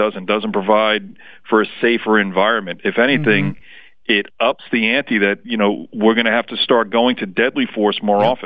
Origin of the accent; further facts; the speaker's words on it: New York, United States; I grew up in New York, which is considered the melting pot of the world